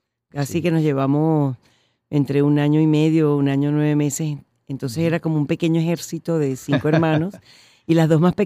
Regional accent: Caracas, Miranda, Venezuela; born there; No, yo nací aquí en La Castellana.

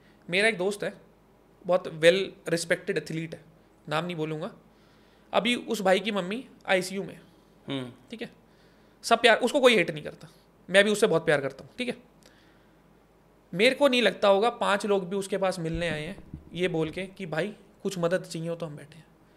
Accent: Chhara, Haryana, India; मैं छारा गाँव से हूँ. बहुत सारे लोगों को लगता होगा मैं मांडोटी से हूँ या बहादुरगढ़ से हूँ. मैं छारा गाँव से हूँ

